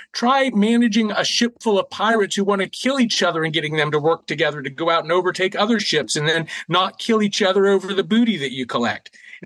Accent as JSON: {"language": "English", "town": "Charleston", "region": "South Carolina", "country": "United States", "tie": "born or raised there", "said": "we have a gentleman here in Charleston, South Carolina, my hometown where I live now"}